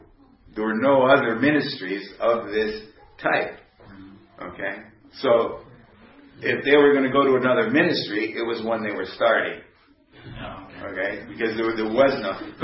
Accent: United States; because I'm American, and that's where I became a Seventh-day Adventist, and that's what I became familiar with.

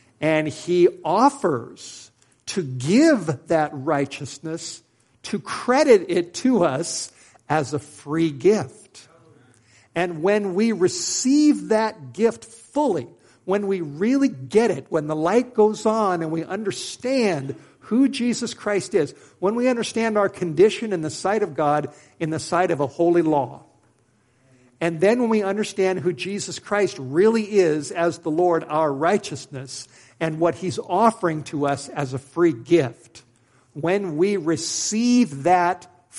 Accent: Los Angeles, California, United States; now in Idaho, United States; when I first moved up to Idaho, I'm a city boy. I grew up in Los Angeles. And we didn't burn wood as I was growing up.

